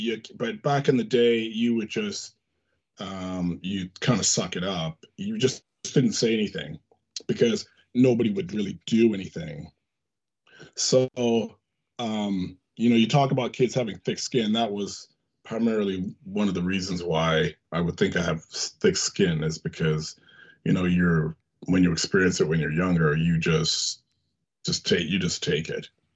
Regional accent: Canada; also born or lived in London, United Kingdom; I came to Canada when I was born in London, England, came to Canada when I was six. And at that time, my mom, who's from Jamaica

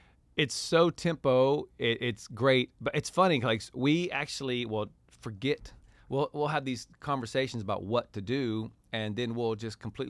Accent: West Virginia, United States; He just kept saying to me, because he's from Kentucky, I'm from West Virginia.

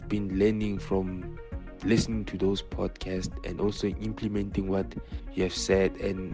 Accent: Pretoria, Gauteng, South Africa; I'm from Pretoria and I'm still a student studying.

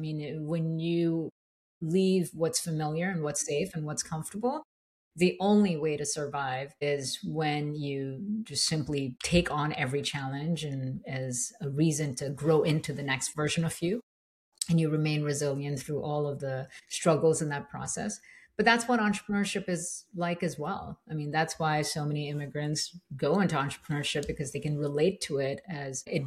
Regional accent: India; moved away as an adult; now in United States; growing up in India at a time when there were very limited resources and all of the big dreams that I had, I believe that America was the place where they'll come true. So, you know, in my early 20s, left my home

